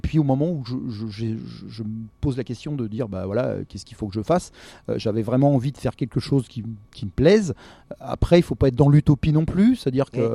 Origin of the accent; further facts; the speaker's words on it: Bourgogne-Franche-Comté, France; puisque je suis originaire de la Bourgogne, région chablisienne